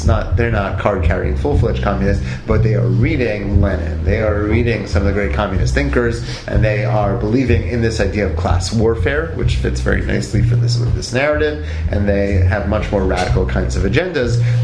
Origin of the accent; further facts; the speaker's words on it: Teaneck, New Jersey, United States; I grew up in Teaneck, and when I was a child, Teaneck, which now is and was already then beginning to become a major stronghold of modern Orthodoxy, Teaneck had riots 30 years ago.